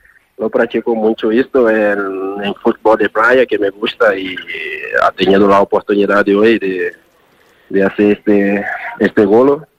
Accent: Brazil; Spanish is a second language; moved away; para mí, que vengo de Brasil, de una origen muy humilde, mi familia, mis padres, son personas muy humildes

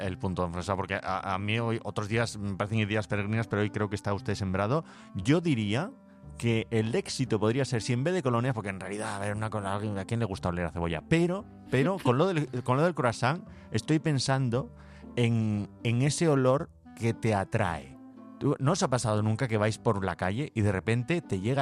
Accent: Asturias, Spain; como asturiano que soy

